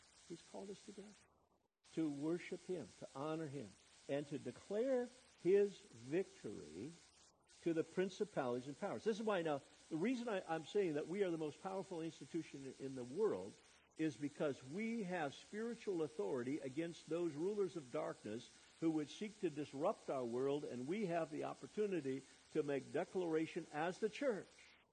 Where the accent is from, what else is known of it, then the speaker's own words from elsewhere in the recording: Cottage Grove, Wisconsin, United States; I grew up in near Madison, Wisconsin, eventually Cottage Grove, and we had a little town.